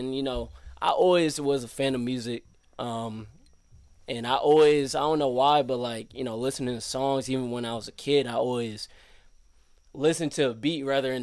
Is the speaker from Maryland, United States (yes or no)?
no; Romulus, Michigan, United States; Yeah, so I grew up in Romulus, but I went to Woodhaven, played sports, you know, I had a close family.